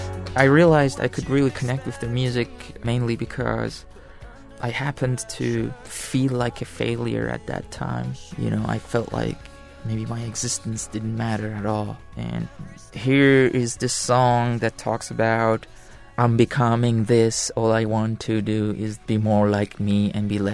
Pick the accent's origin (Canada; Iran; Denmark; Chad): Iran; Tehran, Tehran Province; I'm 29. I was born and raised in Tehran, Iran.